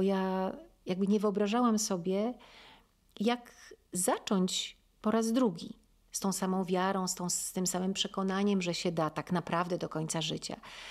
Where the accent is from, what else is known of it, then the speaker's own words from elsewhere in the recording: Wrocław, Lower Silesian Voivodeship, Poland; Moja mama w ogóle była, bo myśmy się wychowali, urodziliśmy się we Wrocławiu.